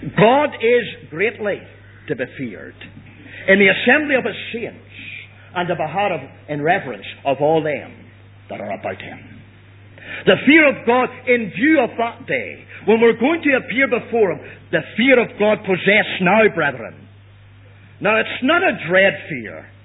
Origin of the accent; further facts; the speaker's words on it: Ireland; I'm a stranger in a sense, though I'm an Irish man, I'm really not a stranger.